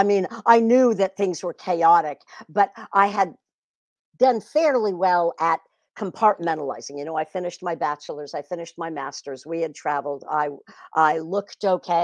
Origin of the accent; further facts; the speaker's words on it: California, United States; At an early age, I was brought up in the San Francisco Bay Area, so I had lots of opportunity to find drugs and alcohol